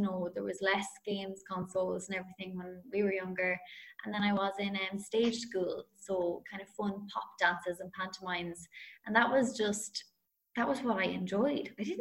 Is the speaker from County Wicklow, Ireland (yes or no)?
yes; County Wicklow, Ireland; I'm really lucky that I grew up in the countryside. I'm on the Carlow-Wicklow border.